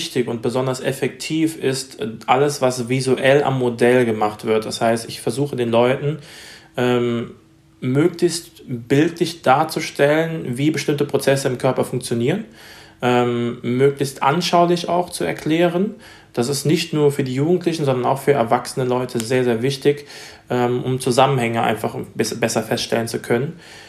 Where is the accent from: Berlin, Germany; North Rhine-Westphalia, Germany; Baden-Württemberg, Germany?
North Rhine-Westphalia, Germany; Tetz; Linnich, das ist der Ort, wo ich herstamme, beziehungsweise aus einem kleinen Örtchen namens Tetz.